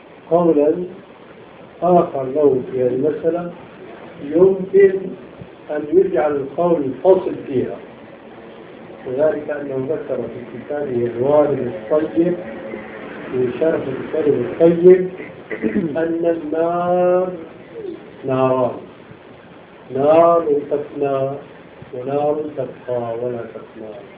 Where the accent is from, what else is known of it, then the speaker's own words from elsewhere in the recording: Damascus, Damascus Governorate, Syria; كان هناك مكاتب وقفية عديدة العدد مختلفة الأماكن في دمشق